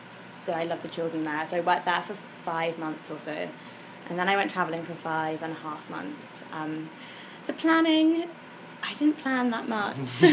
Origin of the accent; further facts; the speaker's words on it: London, United Kingdom; I grew up in London, yes.